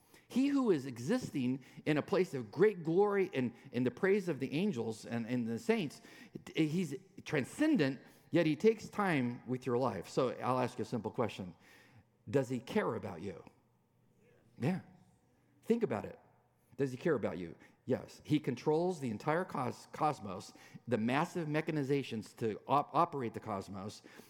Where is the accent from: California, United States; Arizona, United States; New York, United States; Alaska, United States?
California, United States; Now, I don't know if you can tan. I'm a Californian.